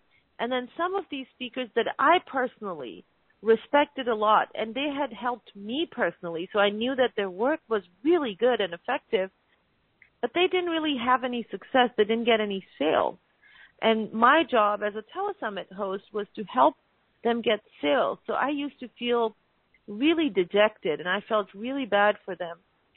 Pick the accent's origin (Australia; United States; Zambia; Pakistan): Pakistan; of course, I was born and raised in Pakistan